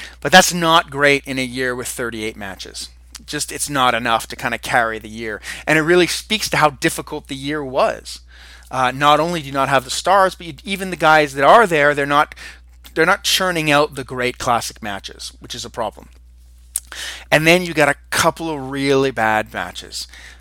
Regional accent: Canada; I'm from Canada

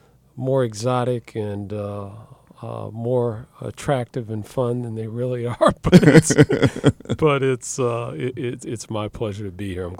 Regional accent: Washington, District of Columbia, United States; Well, I'll tell you, I'm originally from Washington, and Washington area, I should say, born and raised in D.C. and went to high school

